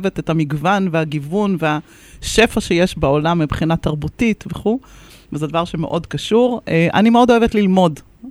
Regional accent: Haifa, Haifa District, Israel; אני חיפאית

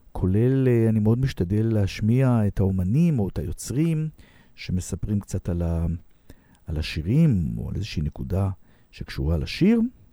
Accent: Herzliya, Tel Aviv District, Israel; born there; עיר הולדתי הרצליה

